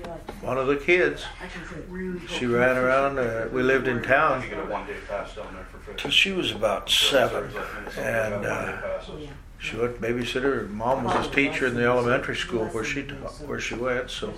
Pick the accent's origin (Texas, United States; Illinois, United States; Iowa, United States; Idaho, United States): Iowa, United States; Where did I grow up? Southwest Iowa. Page County, Fremont County, mostly Fremont County, where I live now.